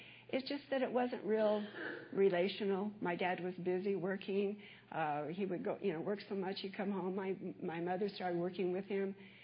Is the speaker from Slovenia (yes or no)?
no; Anaheim, California, United States; I was raised down in Orange County, and most of you probably know where that is. And when we moved there, we moved it to Anaheim when Disneyland was being built.